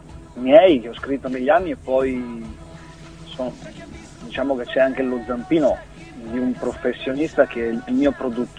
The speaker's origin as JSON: {"language": "Italian", "region": "Veneto", "country": "Italy", "said": "io sono un cantautore di 32 anni, vengo dalla provincia di Venezia."}